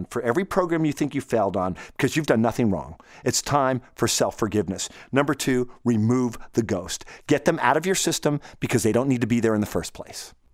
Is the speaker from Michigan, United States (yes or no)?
no; New York, United States; I arrived. There was a redneck coach in that school. I didn't play sports and he didn't like me. I was from New York. I was different.